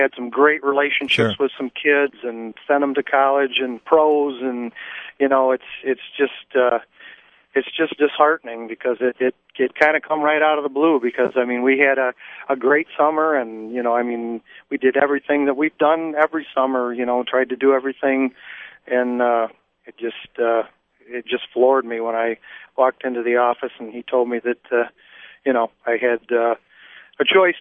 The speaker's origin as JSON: {"language": "English", "town": "Grand Ledge", "region": "Michigan", "country": "United States", "tie": "born or raised there", "said": "And I grew up in Grand Ledge, born and raised here, played ball in Grand Ledge and went to school here"}